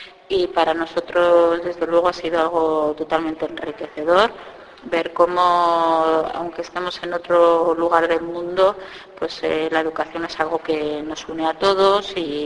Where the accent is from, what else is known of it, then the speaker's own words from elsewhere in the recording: Bilbao, Basque Country, Spain; soy una profesora de Bilbao.